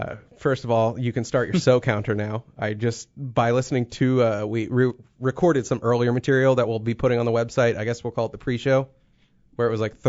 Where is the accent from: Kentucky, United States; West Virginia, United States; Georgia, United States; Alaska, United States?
West Virginia, United States; People don't believe I'm from West Virginia when they hear my papa's basement voice.